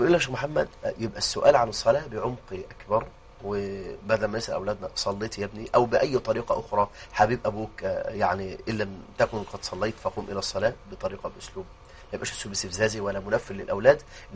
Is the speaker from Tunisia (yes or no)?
no; Egypt; بلدنا مصر